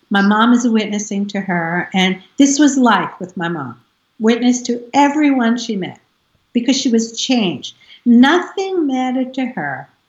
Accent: Staten Island, New York, United States; Okay, so we grew up on Staten Island. It's New York City, and it's an island.

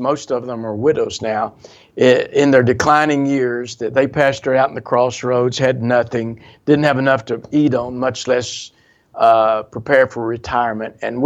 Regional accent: Fort Worth, Texas, United States; And I grew up in Fort Worth, Texas.

